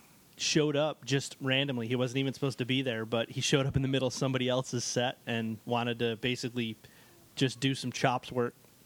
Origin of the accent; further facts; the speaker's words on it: New York, United States; I grew up in Western New York never been to New York City until the government sent me there.